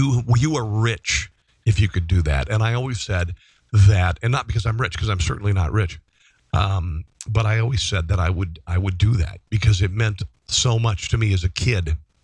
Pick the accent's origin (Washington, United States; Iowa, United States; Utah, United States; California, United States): Iowa, United States; Neola; And we would go into my hometown, a little town in Iowa called Neola, Iowa.